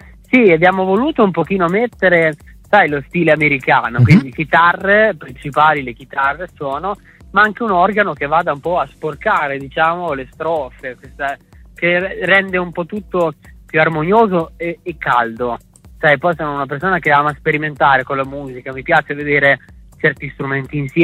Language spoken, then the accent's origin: Italian; Fano, Marche, Italy; io sono di Fano, nelle Marche